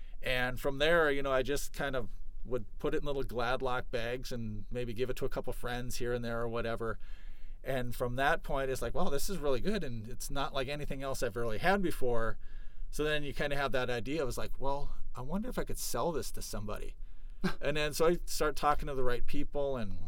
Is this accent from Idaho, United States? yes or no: no; Moorhead, Minnesota, United States; I am from the Red River Valley. I grew up in Moorhead, Minnesota.